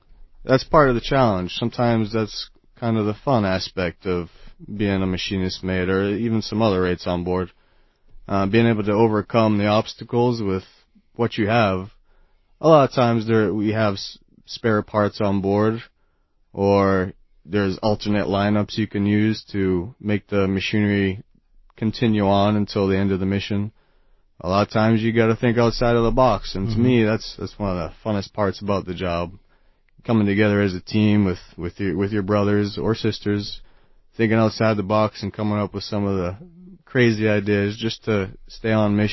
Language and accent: English; Woburn, Massachusetts, United States; Originally, I'm from Massachusetts, about 15 minutes north of Boston, a town called Woburn.